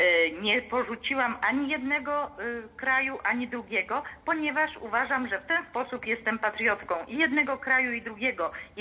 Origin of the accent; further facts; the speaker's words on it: Russia; nawet jeżeli ktoś pluje, że ja jestem Rosjanką